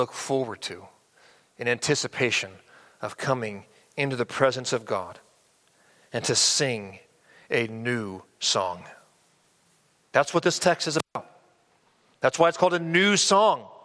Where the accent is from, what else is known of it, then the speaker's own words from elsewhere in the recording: San Diego, California, United States; We grew up in San Diego together.